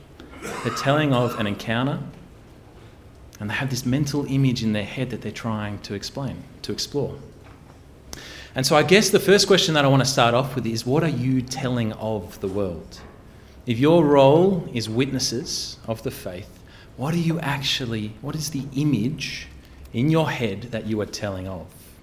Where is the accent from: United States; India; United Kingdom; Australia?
Australia; maybe it's just because I'm an Australian. Maybe we've got things right here.